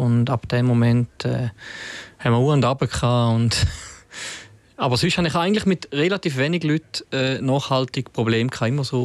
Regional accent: Switzerland; dass du in Argentinien ganz sicher zum Beispiel ein anderes Verhältnis zu Korruption etc. hast, als bei uns in der Schweiz hast.

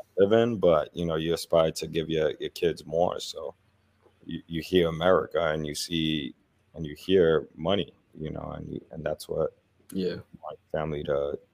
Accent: New York, United States; I'm born and raised in New York, still live here, probably going to die here.

